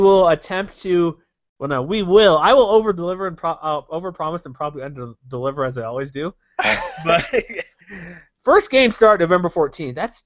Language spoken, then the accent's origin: English; Texas, United States; I grew up in Texas.